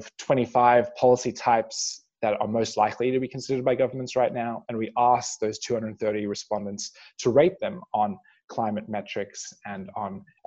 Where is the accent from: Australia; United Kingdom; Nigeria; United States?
Australia; So I'm Australian